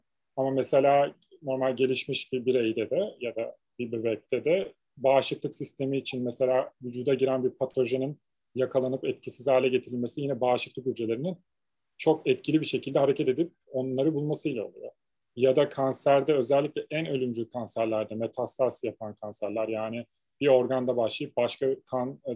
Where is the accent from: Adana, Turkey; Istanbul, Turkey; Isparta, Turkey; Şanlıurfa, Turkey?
Istanbul, Turkey; İstanbul'da doğdum. Büyüdüm. Kadıköy Anadolu Lisesi'ne gittikten sonra